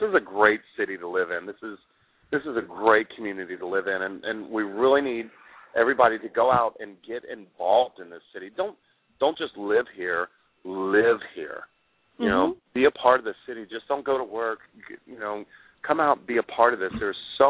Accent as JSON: {"language": "English", "town": "Nashville", "region": "Tennessee", "country": "United States", "tie": "born there", "said": "Well, I was born in Nashville, so."}